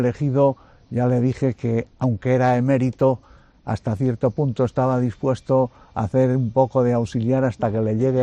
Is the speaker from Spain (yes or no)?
yes; Fuentes de Nava, Castile and León, Spain; eligieran mi pueblo natal, Fuentes de Nava